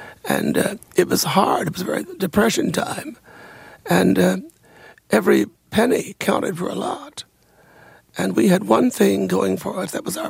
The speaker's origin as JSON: {"language": "English", "town": "Danville", "region": "Illinois", "country": "United States", "tie": "born or raised there", "said": "Well, in Danville at that time, there were two sections of town that allowed Negroes to buy or to rent property."}